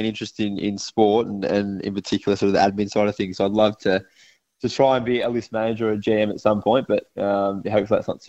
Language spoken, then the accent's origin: English; Cobden, Victoria, Australia; Yeah, I was from Cobden and born and bred in the country, but played for the Sandy Dragons.